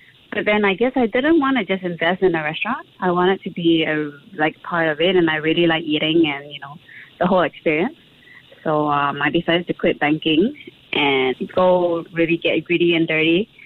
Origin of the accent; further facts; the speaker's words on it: Singapore; being a Singaporean, I just wanted to take what I've learned abroad back here and just start something.